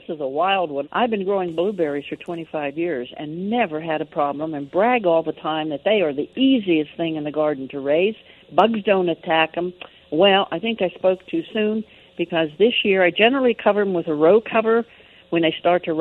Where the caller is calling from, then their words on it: State College, Pennsylvania, United States; I'm from State College area.